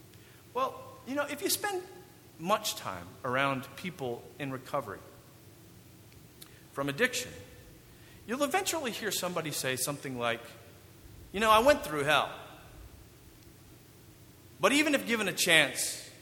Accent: Michigan, United States; Growing up in Michigan, apparently, unlike some folks in the South, I learned to drive in the snow.

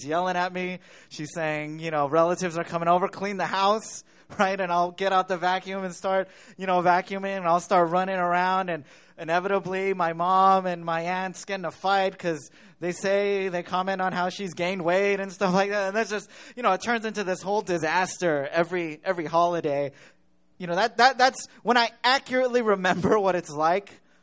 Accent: California, United States; Even though I grew up in California, right?

